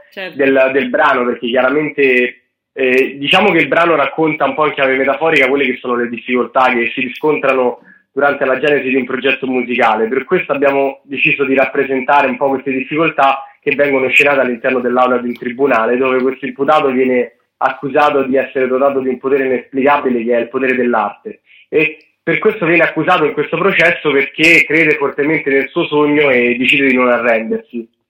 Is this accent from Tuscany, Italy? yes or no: no; Pontinia, Lazio, Italy; veniamo da Pontina, quindi è un comune della provincia di Latina, nell'agro pontino.